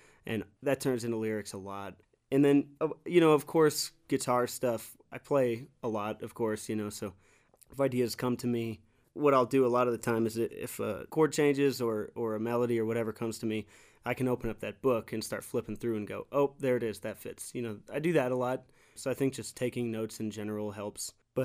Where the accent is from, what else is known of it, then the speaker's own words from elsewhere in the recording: Cheyenne, Wyoming, United States; Especially growing up in Cheyenne, Wyoming, that was like just not a thing that was happening a lot, at least around me. And we lived out in the country too